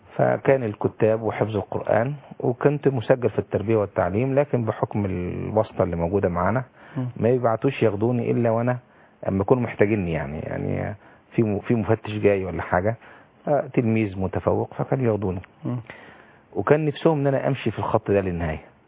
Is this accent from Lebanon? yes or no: no; Shubra El Kheima, Qalyubia, Egypt; born there; أنا مواليد شبرا الخيمة بهتيم قليوبية.